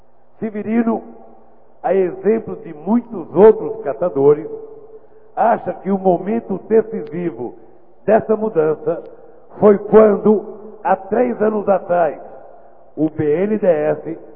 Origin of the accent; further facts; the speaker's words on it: Northeast Region, Brazil; como eu, é nordestino, de fala fácil e muito ligeiro